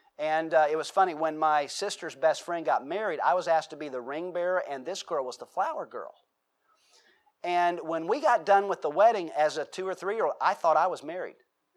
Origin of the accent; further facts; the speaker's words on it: United States; I think I'd be rude and then say, I'm sorry, I'm an American.